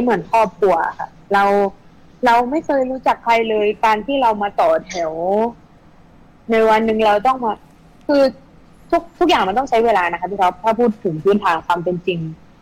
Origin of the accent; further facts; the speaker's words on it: Isan, Thailand; คือเราเองเป็นลูกอีสานอยู่แล้ว